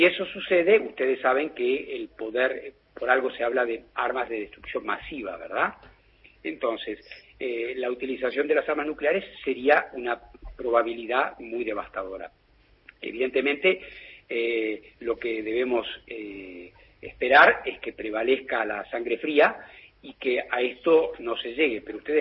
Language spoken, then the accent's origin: Spanish; Argentina; soy argentino y bien argentino